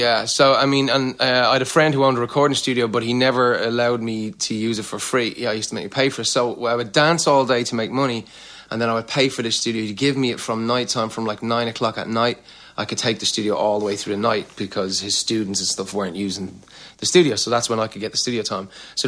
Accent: Ireland; now in United States; What happened was, in Ireland, we never had MTV for a long time. So I'd heard about MTV being an American anomaly, this thing that was happening in over here.

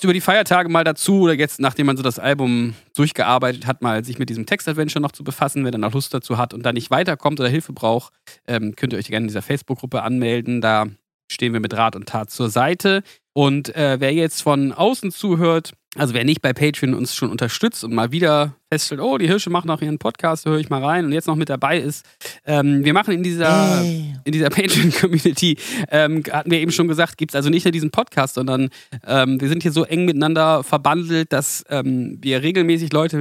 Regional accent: Bremen, Germany; Das freut mich natürlich als Bremer besonders.

